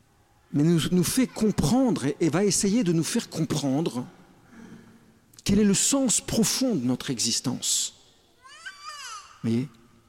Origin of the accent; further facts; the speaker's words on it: France; Ce grand chêne immense, chez nous en France, sa vie peut durer 100 ans, 200 ans.